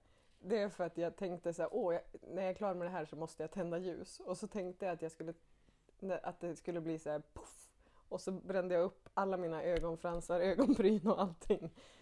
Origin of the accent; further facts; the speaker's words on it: Norrland, Sweden; Ja, jag är ju från Norrland